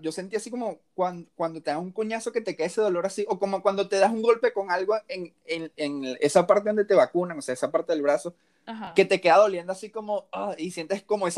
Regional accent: Venezuela; moved away; Tengo tatuado la fecha en la que yo salí de Venezuela en mi brazo.

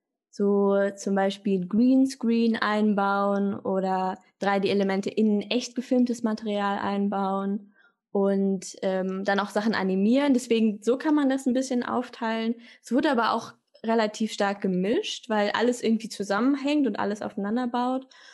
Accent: Cologne, North Rhine-Westphalia, Germany; Ich komme ja auch aus Köln.

